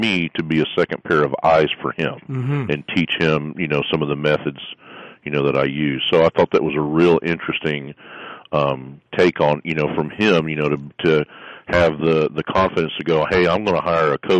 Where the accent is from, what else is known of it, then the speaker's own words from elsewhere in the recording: Miami, Florida, United States; also born or lived in Homestead; I'm originally from Florida, Miami, Florida, and I lived in Homestead for a while as well.